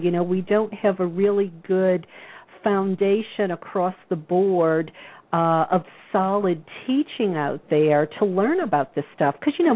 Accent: New Orleans, Louisiana, United States; I came from the Bible Belt of New Orleans and look where I am.

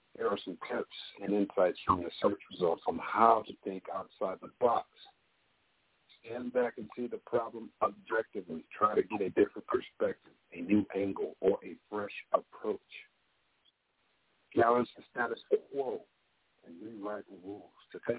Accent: Cleveland, Ohio, United States; you know, I grew up here in Cleveland, and I'm currently residing. Yeah, I'm in Cleveland right now

